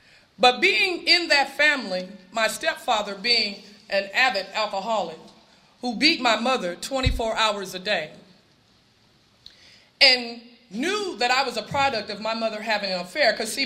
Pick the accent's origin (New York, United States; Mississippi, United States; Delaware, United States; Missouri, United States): Mississippi, United States; Durant; born there; And I was born in 1955 in Durant, Mississippi, to a black mother and a white father.